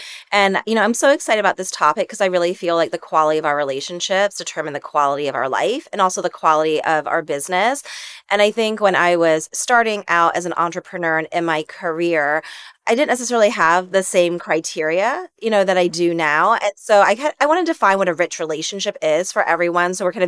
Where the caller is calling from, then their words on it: Toronto, Ontario, Canada; also born or lived in Puerto Rico; Oh, yeah, I'm joining you in Toronto. So, yeah, it's been an interesting past 6 months. I have been living in Puerto Rico for 7 years, and I'm in the process of relocating.